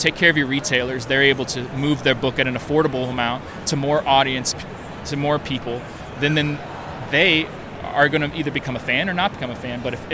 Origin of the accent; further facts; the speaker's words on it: Peoria, Illinois, United States; I'm from Peoria myself.